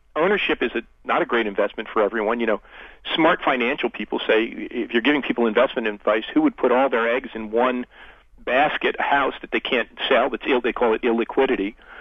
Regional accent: New Jersey, United States; Yeah, that's what I grew up in New Jersey. Single first floor of my parents' two-family house.

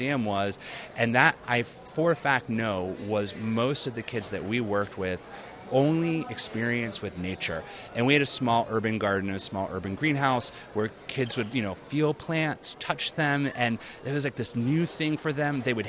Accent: Florida, United States; You know, I'm from Florida. So I grew up in a rural environment that was so hot that you never went outside

